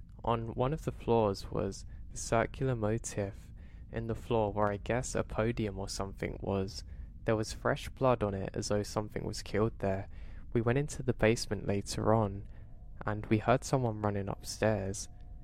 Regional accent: Montana, United States; I drove all the way from Louisiana to my hometown in Montana without incident.

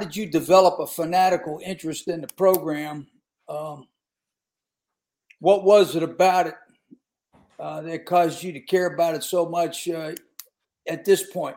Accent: Pennsylvania, United States; the mentality is the same way that I grew up in Western PA

